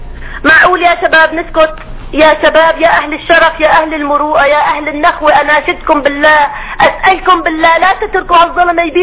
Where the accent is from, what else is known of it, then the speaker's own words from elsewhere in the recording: Aleppo, Aleppo Governorate, Syria; صحيح انا بقول قدام العالم انا حلبية